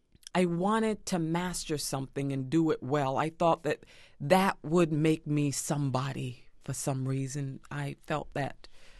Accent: Central Falls, Rhode Island, United States; also born or lived in St. Matthews, South Carolina; I was born in St. Matthew, South Carolina, on a plantation in my grandmother's house. My grandmother delivered me. And of course, they had a lot of religion there. But once we moved to Central Falls, Rhode Island, being the only black family in 1965

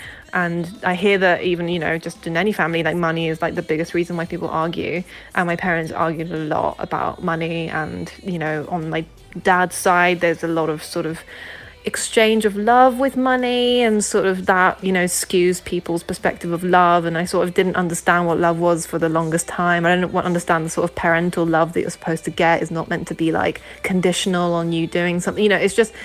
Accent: London, United Kingdom; a teenager growing up in London

